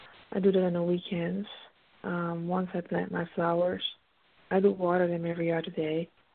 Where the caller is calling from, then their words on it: Pennsylvania, United States; Pennsylvania.